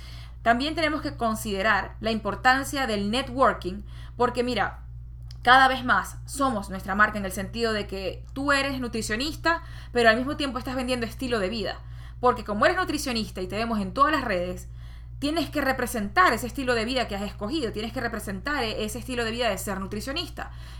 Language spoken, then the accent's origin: Spanish; Venezuela; por lo menos en mi país, en Venezuela, no lo era.